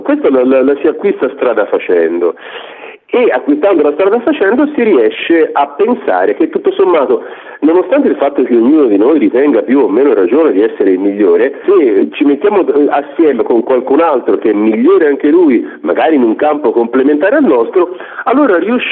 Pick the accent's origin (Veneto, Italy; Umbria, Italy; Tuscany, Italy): Tuscany, Italy; Florence; siamo fiorentini e toscani